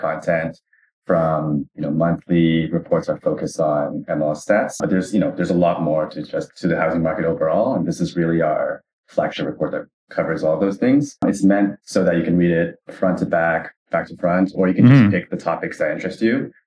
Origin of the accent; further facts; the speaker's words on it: Vancouver, British Columbia, Canada; now in Seattle, United States; As you know, I'm originally from Vancouver, and so I'm now in Seattle